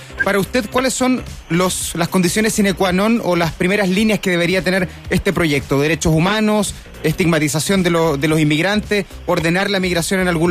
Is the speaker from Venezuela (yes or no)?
no; Punta Arenas, Magallanes, Chile; yo soy de Punta Arenas